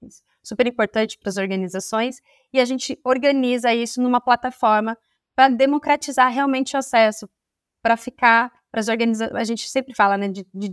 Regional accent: Campinas, São Paulo, Brazil; eu sou de Campinas, então criei uma ONG aqui em Campinas

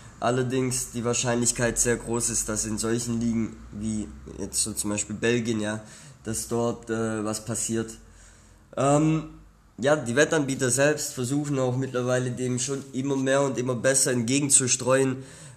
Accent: Ludwigsburg, Baden-Württemberg, Germany; nehmen wir einfach mal hier, Ludwigsburg ist meine Heimat, ja

